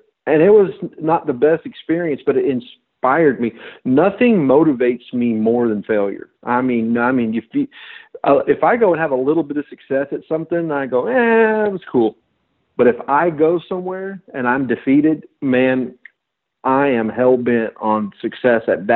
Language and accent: English; Texas, United States; But I came back home to my home state of Texas and started laying down animals with the rifles again.